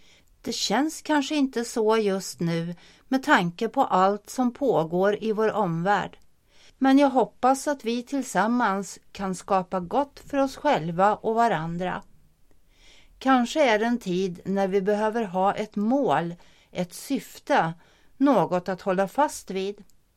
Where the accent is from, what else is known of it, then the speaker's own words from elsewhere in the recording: Stockholm, Stockholm County, Sweden; Som stockholmare längtade jag för många år sedan efter möjligheten att kunna undfly stadens hets om helgen.